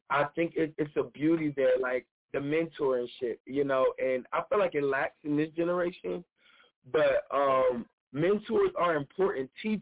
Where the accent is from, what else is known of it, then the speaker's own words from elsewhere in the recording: Trenton, New Jersey, United States; You know, I grew up in Trenton. Trenton is pretty rough or whatever.